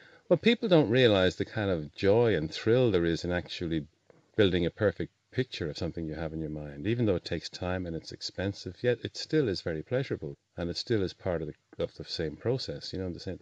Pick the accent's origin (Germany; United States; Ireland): Ireland; Sligo, Connacht; born there; I was born in Sligo, where W.B. Yeats was born and lived.